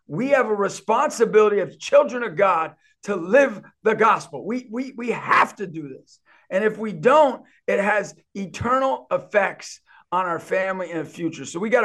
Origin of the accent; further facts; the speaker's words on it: New York, United States; As a New Yorker, say, forget about it.